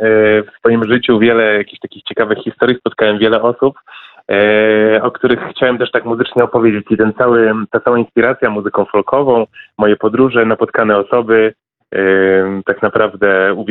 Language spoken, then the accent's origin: Polish; Gorzów Wielkopolski, Lubusz Voivodeship, Poland; pochodzimy z jednego miasta, z Gorzowa Wielkopolskiego.